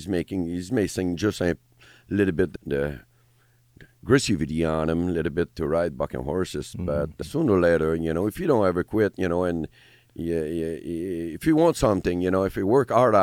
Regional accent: Canada; just because I'm from Canada, to send me the buckle home, it'll take forever

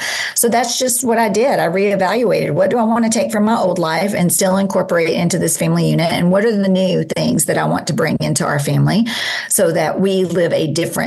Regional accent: Kentucky, United States; I was born and raised in Kentucky, so I'm a UK Wildcats fan, but more basketball than college football.

